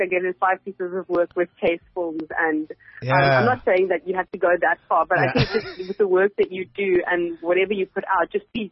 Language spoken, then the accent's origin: English; Johannesburg, Gauteng, South Africa; Joburg. I'm from Joburg.